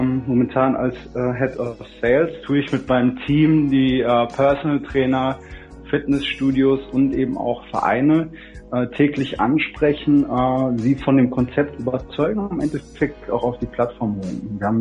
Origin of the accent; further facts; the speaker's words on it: Frankfurt, Hesse, Germany; now in Munich, Germany; Bin ein Frankfurter Bub sozusagen ursprünglich. Bin jetzt seit über einem Jahr in München